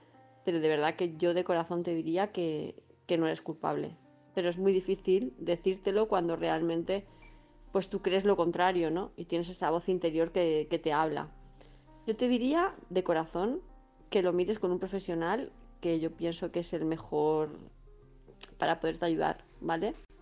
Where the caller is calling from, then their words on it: Palma de Mallorca, Balearic Islands, Spain; de Palma de Mallorca